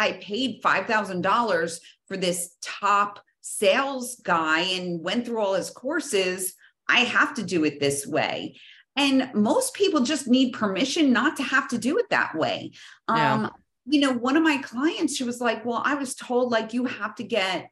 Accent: New Jersey, United States; You know, I'm from New Jersey. I joke, like, I know a guy for everything.

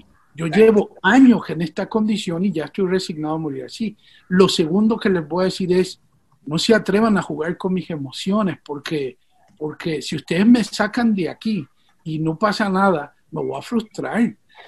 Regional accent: Puerto Rico; also born or lived in Venezuela; Nací en Venezuela, pero me crié en Puerto Rico.

